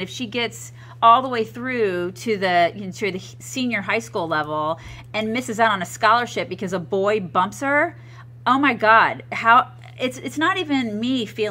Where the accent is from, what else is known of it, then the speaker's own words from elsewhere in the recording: the South, United States; Well, see, I grew up in the South, and you married a boy from the South.